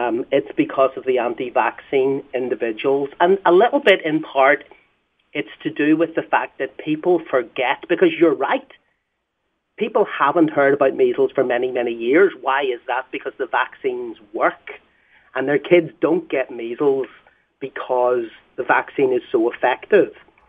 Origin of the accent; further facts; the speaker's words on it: Northern Ireland, United Kingdom; It's actually Northern Ireland